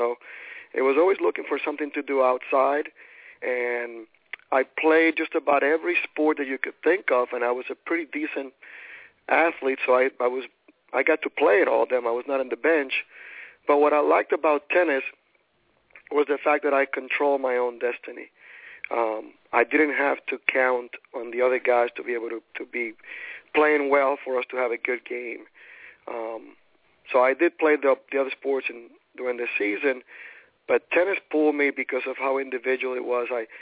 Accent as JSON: {"language": "English", "country": "Puerto Rico", "tie": "born or raised there", "said": "I'm from Puerto Rico. Grew up in Puerto Rico and pretty much self-taught."}